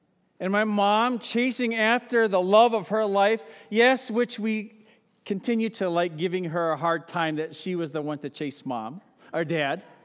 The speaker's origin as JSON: {"language": "English", "town": "Grosse Pointe Woods", "region": "Michigan", "country": "United States", "tie": "born or raised there", "said": "one of my more formative moments as a child growing up in Grosse Pointe Woods in the 1980s was needing to move because of the racist graffiti"}